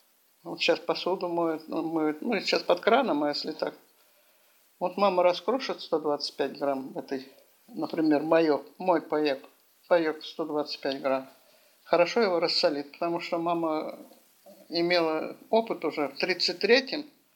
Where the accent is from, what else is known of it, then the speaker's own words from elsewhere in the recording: Streletsk, Saint Petersburg, Russia; born there; Родилась город Стрелецк, сейчас курортный район Санкт-Петербурга.